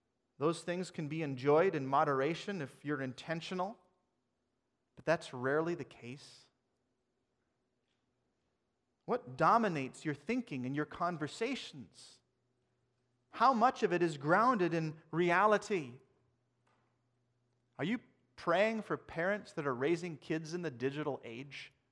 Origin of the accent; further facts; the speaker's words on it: Minnesota, United States; I hate mosquitoes, mostly because I'm from Minnesota.